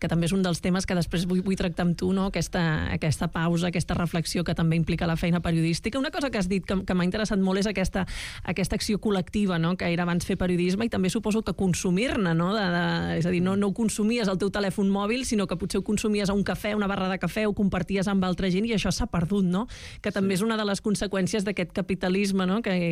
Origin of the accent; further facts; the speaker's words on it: Barcelona, Catalonia, Spain; perquè passa aquí a Barcelona, nosaltres som de Sants.